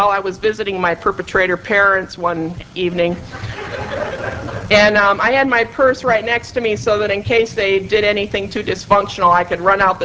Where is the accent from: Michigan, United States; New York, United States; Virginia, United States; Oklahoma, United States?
Michigan, United States; I'm from Michigan. I grew up in Michigan.